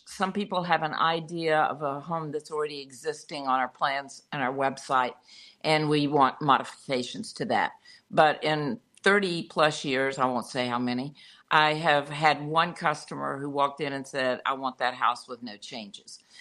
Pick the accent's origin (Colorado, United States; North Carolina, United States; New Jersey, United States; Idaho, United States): North Carolina, United States; Mount Airy; I am indeed from Mayberry.